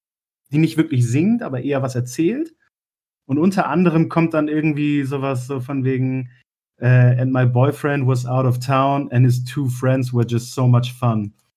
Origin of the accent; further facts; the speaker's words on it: Oldenburg, Lower Saxony, Germany; In meiner Heimatstadt Oldenburg war ich mit einer Freundin unterwegs